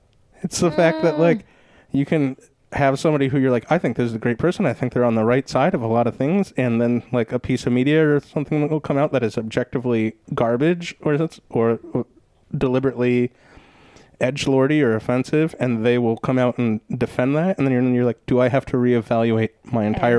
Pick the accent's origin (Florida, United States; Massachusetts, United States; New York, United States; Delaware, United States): Massachusetts, United States; I used to think that all the time with a house that I grew up in Massachusetts, because it was like an old wood house